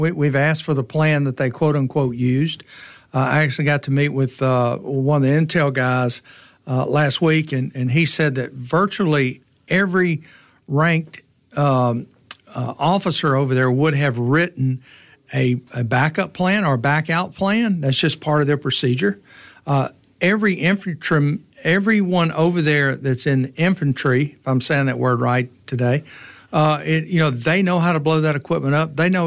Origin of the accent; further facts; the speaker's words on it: the South, United States; I mean, we're from the South, and a lot of this stuff, I don't want to get into, but it's some strange stuff according to our culture down here.